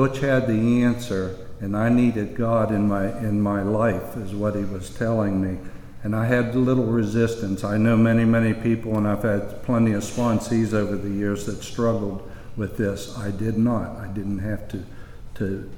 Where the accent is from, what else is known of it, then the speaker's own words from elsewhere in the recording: Martins Ferry, Ohio, United States; a high school drinking buddy of mine in Martins Ferry, Ohio, my hometown where I graduated school.